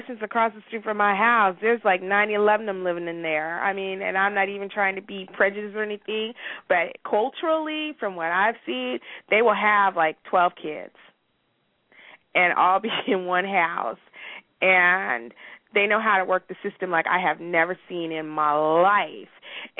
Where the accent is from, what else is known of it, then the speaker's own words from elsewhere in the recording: San Diego, California, United States; I grew up in San Diego, California.